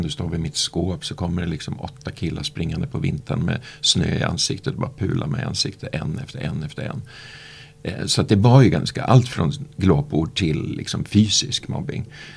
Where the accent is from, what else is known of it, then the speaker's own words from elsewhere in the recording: Hökåsen, Västmanland County, Sweden; Jag är uppvuxen utanför Västerås i ett samhälle som heter Hökåsen. Där mina föräldrar byggde en villa. Så att jag är uppvuxen i ett villaområde.